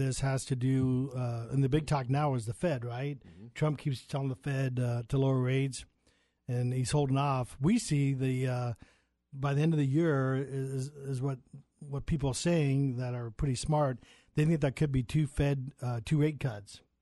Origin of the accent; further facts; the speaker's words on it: Dayton, Ohio, United States; that's how I was raised driving out in Dayton.